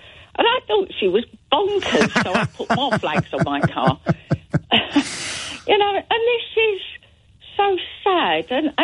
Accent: United Kingdom; I'm white British.

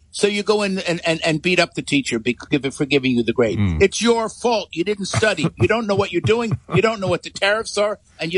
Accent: New York, United States; I've known this fellow since I'm a New Yorker. Since I'm in my teens

